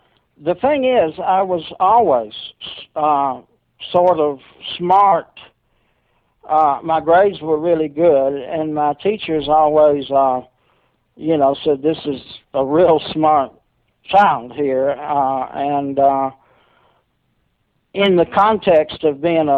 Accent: Montgomery, Alabama, United States; born there; Well, I was born in Montgomery.

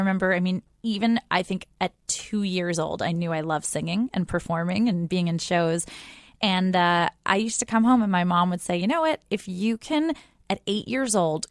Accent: New York, United States; We grew up outside of New York City. They switched me to a private school inside of New York City so that I could study opera more.

